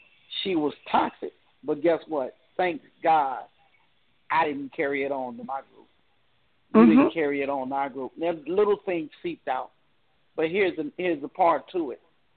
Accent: Compton, California, United States; And I never forget, they all asked me, where are you, where did you grow up? And I said, Compton.

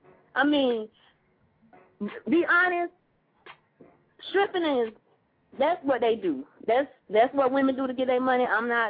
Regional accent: California, United States; I'm from the Bay.

